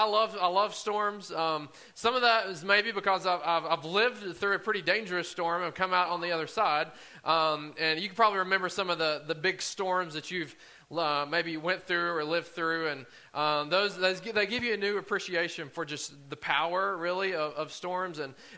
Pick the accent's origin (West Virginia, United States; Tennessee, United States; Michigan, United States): Tennessee, United States; Morgan County; I grew up in Morgan County, so about an hour from here, on the other side of Oak Ridge, where there's not much of anything except land and some homes.